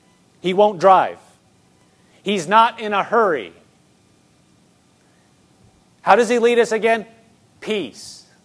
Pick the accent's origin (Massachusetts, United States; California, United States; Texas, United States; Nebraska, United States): Nebraska, United States; also born or lived in Oklahoma; I grew up in Nebraska. We went to Bible school in Oklahoma, and then we moved out to Andover.